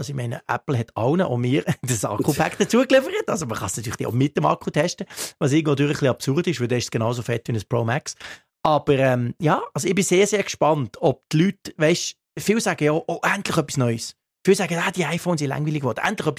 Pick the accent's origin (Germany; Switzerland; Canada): Switzerland; Bern; Das fällt mir als Berner immer wieder auf.